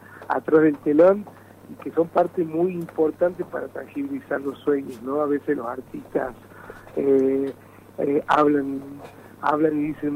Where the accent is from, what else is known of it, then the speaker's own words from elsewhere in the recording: Tucumán, Argentina; also born or lived in Tartagal; yo soy tucumano, pero he vivido gran parte de mi infancia y adolescencia